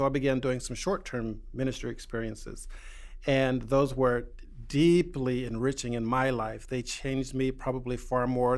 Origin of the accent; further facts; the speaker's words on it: Kansas City, Kansas, United States; I had always been fascinated with hearing the stories of missionaries growing up in Kansas City, Kansas, at Third Street Church of God.